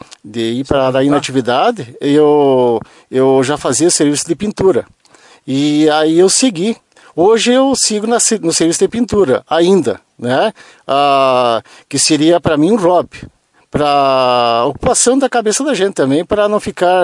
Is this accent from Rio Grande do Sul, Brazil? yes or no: yes; Tapejara, Rio Grande do Sul, Brazil; Eu sou natural de Tapejara.